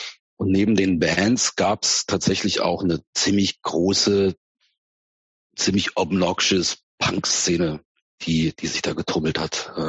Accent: Neuwied, Rhineland-Palatinate, Germany; born there; In Rheinland-Pfalz. Es ist ja ein bisschen zu weit südlich, als wirklich das klassische Rheinland zu sein.

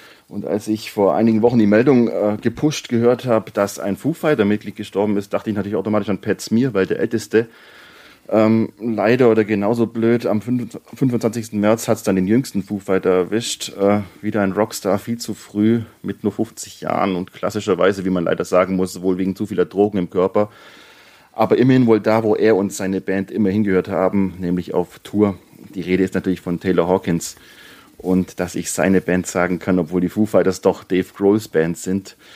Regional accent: Bavaria, Germany; Ich komme aus Bayern

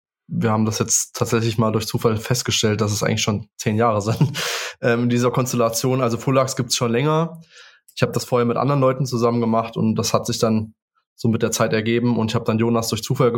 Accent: Spangenberg, Hesse, Germany; ich komme aus Spangenberg, Jonas kommt aus Melsung

